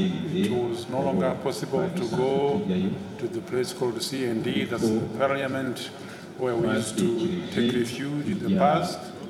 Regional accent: Rwanda; I was born in Miboy, just down here in the village called Rezamenyo.

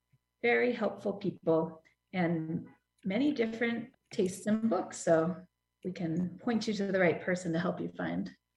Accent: Hudson, New York, United States

